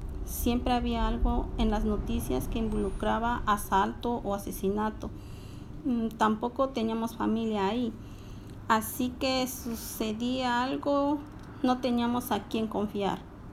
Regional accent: Apaneca, Ahuachapán, El Salvador; now in United States; Llegué a los Estados Unidos desde Apaneca, una ciudad en El Salvador. Toda mi familia llegó.

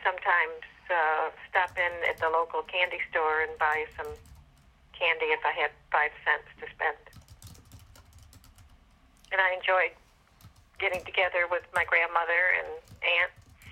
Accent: Rochester, New York, United States; Well, I grew up in Rochester, New York, and I lived in a suburb of Rochester.

